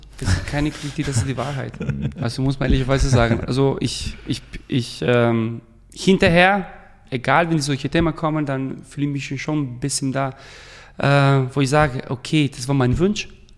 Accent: Albania; now in Germany; In Deutschland, aber auch in meiner Heimat Albanien wurde immer wieder gesagt

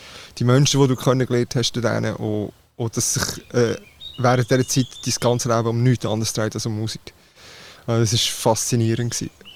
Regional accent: Switzerland; Ich komme aus der Schweiz, Mann.

